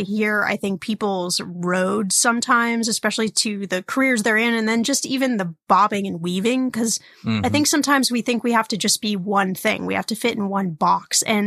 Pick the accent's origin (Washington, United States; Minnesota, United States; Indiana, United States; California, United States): Indiana, United States; born there; I was born in Indiana, which makes me a Hoosier.